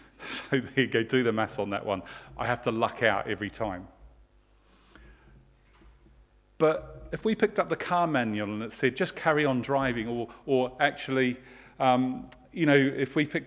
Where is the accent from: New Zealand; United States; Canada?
New Zealand; I come from New Zealand. That's an empty place, right?